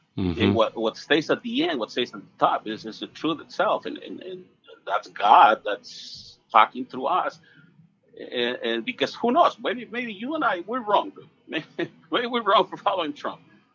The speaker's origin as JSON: {"language": "English", "country": "Mexico", "tie": "born or raised there", "second_language": "English", "lives_now": "United States", "said": "I was born and raised in Mexico, and trust me, you don't want your kids to grow under those conditions."}